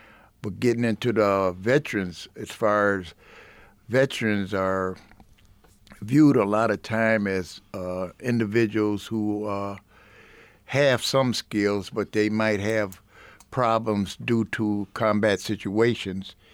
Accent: Buffalo, New York, United States; I grew up in Buffalo, in the inner city of Buffalo.

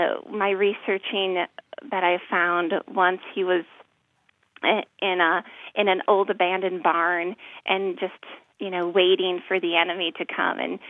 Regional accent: Marion, South Dakota, United States; And I'm originally from Marion, South Dakota

